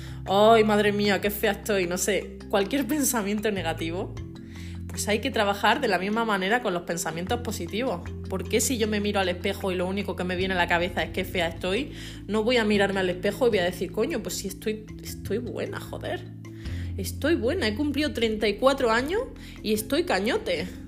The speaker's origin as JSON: {"language": "Spanish", "region": "Andalusia", "country": "Spain", "lives_now": "Bilbao, Spain", "said": "como soy andaluza y vivo en Bilbao, pues yo chillo mucho"}